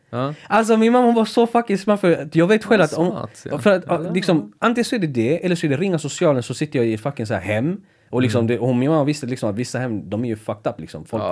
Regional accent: Sweden; born there; Skillnaden från mig är att jag är född i Sverige. Jag har fått en så här svensk kultur.

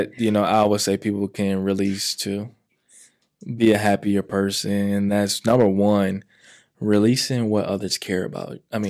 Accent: St. Louis, Missouri, United States; now in Atlanta, United States; dang, I'm about to like really walk away from everything here in St. Louis. Like, this is my hometown, you know? But since I've been here in Atlanta, it's been just like amazing for me.

